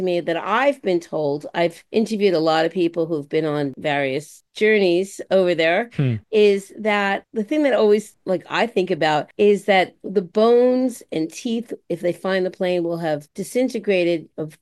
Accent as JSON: {"language": "English", "region": "New York", "country": "United States", "accent": "New York", "said": "I said that with my New York accent"}